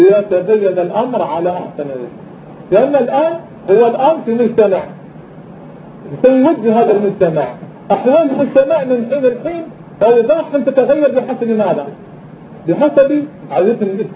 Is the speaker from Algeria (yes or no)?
yes; Algeria; من عندنا في الجزائر